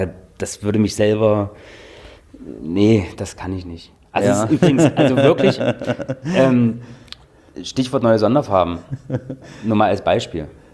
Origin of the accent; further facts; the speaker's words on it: Dessau, Saxony-Anhalt, Germany; Ja, ich komme aus Dessau, genau. Ich bin dort aufgewachsen, meine Eltern wohnen dort